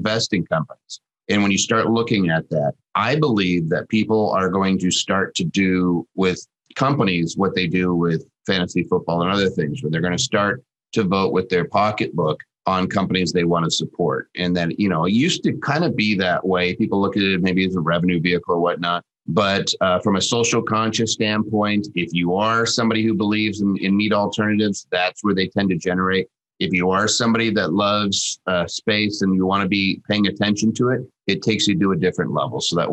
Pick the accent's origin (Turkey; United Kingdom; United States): United States; Philadelphia, Pennsylvania; now in Seattle, United States; I grew up in Philadelphia. Some people know that, some people don't.